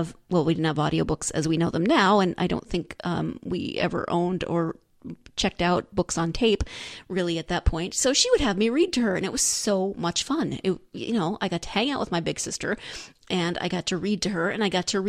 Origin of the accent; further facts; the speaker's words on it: Montana, United States; My hometown is about 1,000 people, and I was convinced that my mom's hometown was a city, even though no one outside of Montana would consider Libby, Montana a city.